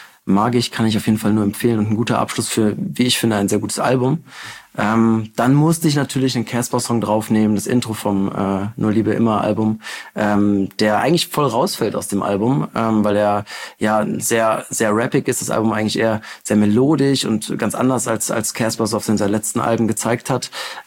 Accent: North Rhine-Westphalia, Germany; born or raised there

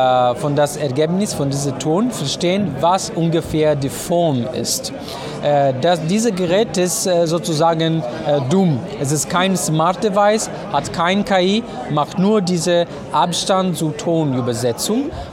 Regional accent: Italy; German is a second language; now in Germany; Ich komme aus Italien. Ich wohne aber in Deutschland seit 11 Jahren.

